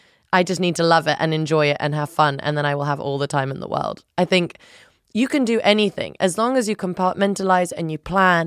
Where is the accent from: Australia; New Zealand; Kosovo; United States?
Kosovo; first language Albanian; like me knowing my roots and where I'm from and Kosovo always in my mind. And, you know, Albanian was my first language I spoke at home. And then English was something that I did in school and I spoke to with my friends.